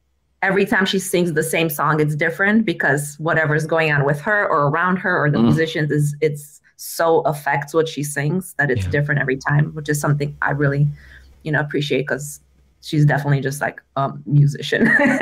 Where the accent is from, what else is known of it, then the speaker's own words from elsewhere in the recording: Poland; So I grew up in Poland on a farm.